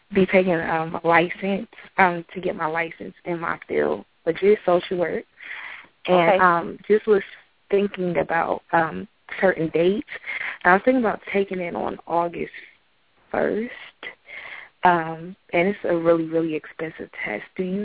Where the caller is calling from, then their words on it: New Jersey, United States; I'm calling from New Jersey.